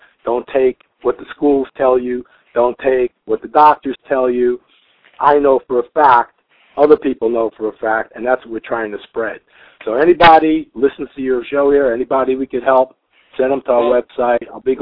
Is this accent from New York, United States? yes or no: yes; New York City, New York, United States; now in California, United States; But I'm originally from the Bronx. Grew up there.